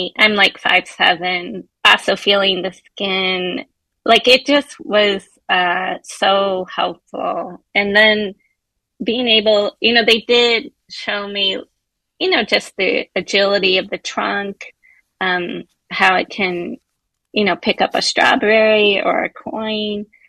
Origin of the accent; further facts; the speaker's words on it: Detroit, Michigan, United States; I'm originally from Detroit, and I am writing a book set in Detroit during World War II.